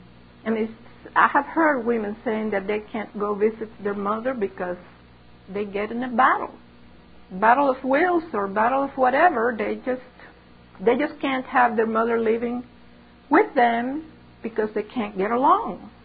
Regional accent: Cuba; In the small town where I grew up in Cuba, I was living with my grandmother for a while, and it was a small town

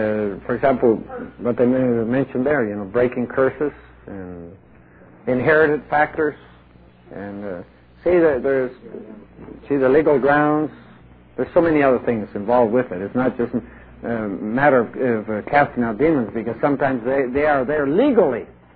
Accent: Colombia; English is a second language; now in United States; See, I grew up in Latin America. We were persecuted by the Catholic Church in Colombia.

